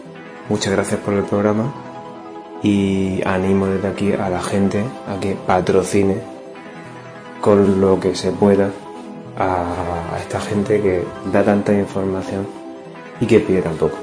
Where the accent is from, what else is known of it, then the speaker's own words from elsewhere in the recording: Murcia, Region of Murcia, Spain; soy de Murcia, de España.